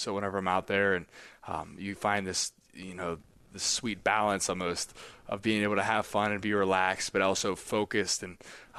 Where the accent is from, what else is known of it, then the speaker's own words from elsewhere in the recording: Pittsburgh, Pennsylvania, United States; He came in and, spoke to us because I'm from Pittsburgh